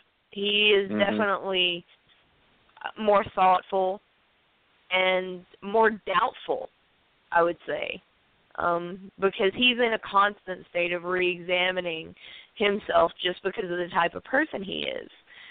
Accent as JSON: {"language": "English", "region": "Tennessee", "country": "United States", "tie": "born or raised there", "said": "It wasn't until we moved from East Tennessee to West Tennessee to Memphis when my father got another position that I really actually started to question things."}